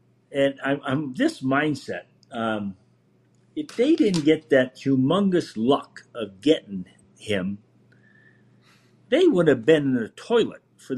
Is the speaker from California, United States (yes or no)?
no; Massachusetts, United States; I'm from Massachusetts.